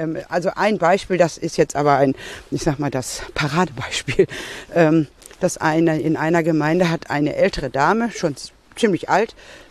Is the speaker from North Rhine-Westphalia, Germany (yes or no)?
yes; Marl, North Rhine-Westphalia, Germany; now in Bochum, Germany; Aus Mahl-Sinsen, genau. Und das hier waren so Strecken, die man als Kind 100 Mal nicht. Ich wohne aber jetzt schon seit vielen Jahren in Bochum.